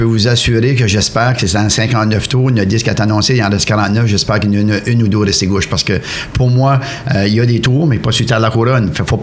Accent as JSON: {"language": "French", "region": "New Brunswick", "country": "Canada", "said": "pour qu'ils investissent chez nous, au Nouveau-Brunswick, au Restigouche et ailleurs."}